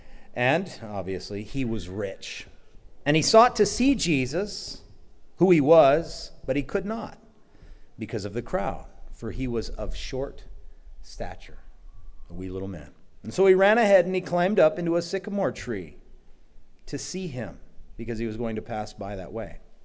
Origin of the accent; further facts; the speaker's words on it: Hawaii, United States; I grew up on the North Shore. I don't know, they still have it. It's called the Haleiwa Sea Spree.